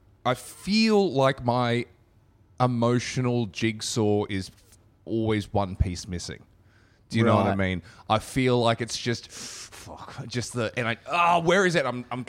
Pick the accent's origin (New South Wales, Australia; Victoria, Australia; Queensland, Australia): Queensland, Australia; Brisbane; Where you had said that we're both from Brisbane